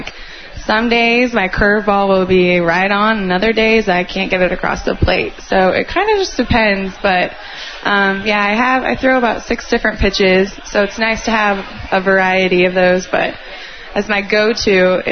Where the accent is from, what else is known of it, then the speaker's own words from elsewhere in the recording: Winterset, Iowa, United States; I'm a senior from Winterset, Iowa.